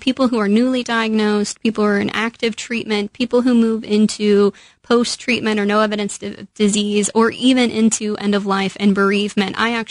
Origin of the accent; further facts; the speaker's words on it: Midwest, United States; You can tell I'm from the Midwest. I always get the coast confused.